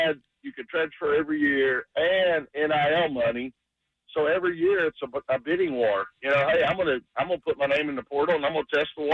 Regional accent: Dallas, Texas, United States; I grew up in Dallas, so I've been a Cowboy fan, you know, for about, 60 years.

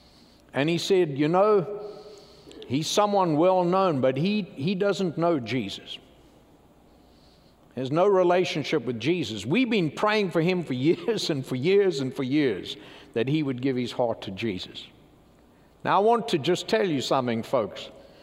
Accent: New Orleans, Louisiana, United States; accent: Louisiana; moved here from the great city of New Orleans, Louisiana. And you were all just hearing my Louisiana accent for the first time.

